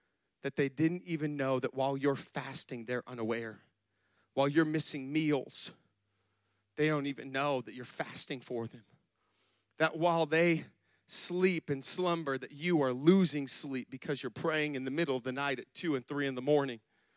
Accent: Michigan, United States; also born or lived in Florida; Now, hold up. I'm from Michigan, yo. Okay? Any Michigan people up in here?

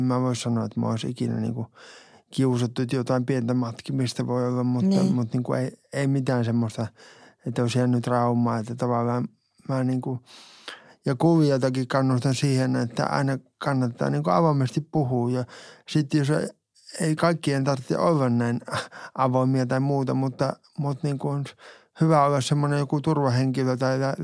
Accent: North Karelia, Finland; se on Joensuun ystävyyskaupunki, kun mä olen Pohjois-Karjalasta kotoisin

